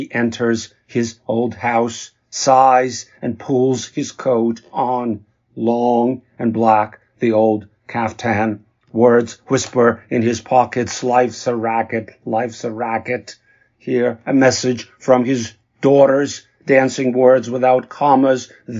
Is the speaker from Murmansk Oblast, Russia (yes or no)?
no; Moscow, Russia; now in United States; I'm originally from Moscow when it was still the Soviet Union, and I've been living in the United States since 1987.